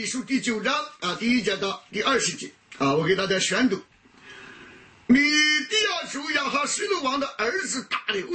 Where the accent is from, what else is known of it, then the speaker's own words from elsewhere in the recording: China; 我们中国人讲士可杀啊，不可辱啊。我小的时候，我母亲就教导我啊，虽然那时我们贫穷啊